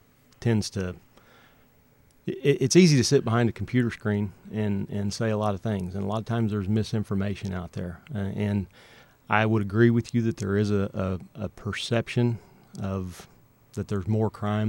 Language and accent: English; Illinois, United States; I grew up in Franklin County, and then when I got the job in Heron, I moved